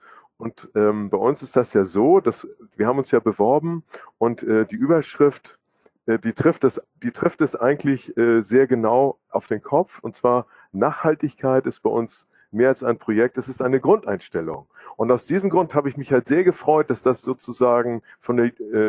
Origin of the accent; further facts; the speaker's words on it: Kiel, Schleswig-Holstein, Germany; wir liegen ja vor den Toren von Kiel. Ich bin auch Kieler, ich bin in Kiel geboren, aufgewachsen und habe dann in Hannover Maschinenbau studiert.